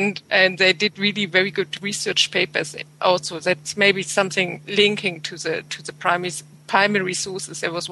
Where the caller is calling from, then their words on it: Basel, Basel-Stadt, Switzerland; I'm talking from Switzerland, from Basel